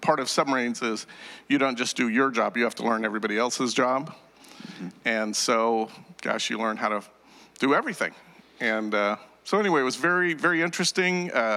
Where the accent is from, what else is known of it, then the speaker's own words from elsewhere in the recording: Tulare, California, United States; moved away as an adult; I was raised over in the Central Valley in a small town called Tulare, but I left there quite early. I was 18, and when I joined the military